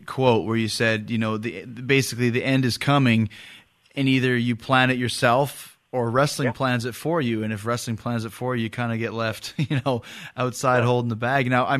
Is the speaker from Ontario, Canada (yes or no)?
no; Winnipeg, Manitoba, Canada; And, you know, I'm from Winnipeg in the middle of the country.